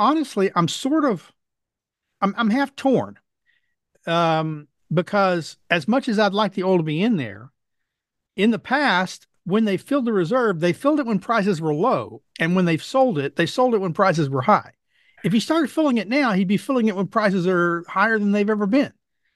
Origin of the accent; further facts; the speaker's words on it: Texas, United States; But as a Texan who knows that our economy here, a lot of it's built on oil and natural gas